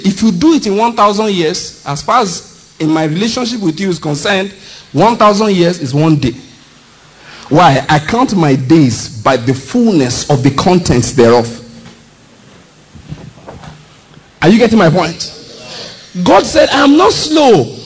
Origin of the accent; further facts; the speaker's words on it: Ondo, Nigeria; People say, how come? I said, I'm from Ondo State. That's how come. That we don't do anything else there. But go to school.